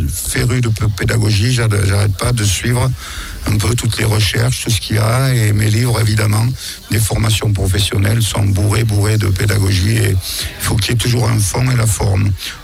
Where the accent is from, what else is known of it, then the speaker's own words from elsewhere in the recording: Auvergne-Rhône-Alpes, France; now in Saint-Amand-Montrond, France; parce que je suis originaire du Cantal, même si on s'est rapproché maintenant, on habite à Saint-Amand-Moron dans le Cher